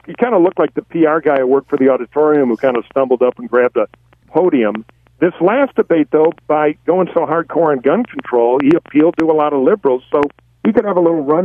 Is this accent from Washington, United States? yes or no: no; Detroit, Michigan, United States; if you're a union guy in my hometown of Detroit, you're going to lose your UAW health care